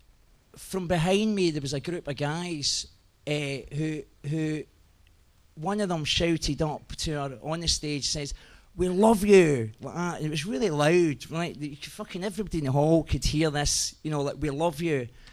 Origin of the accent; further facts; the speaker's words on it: Glasgow, Scotland, United Kingdom; I grew up in Glasgow.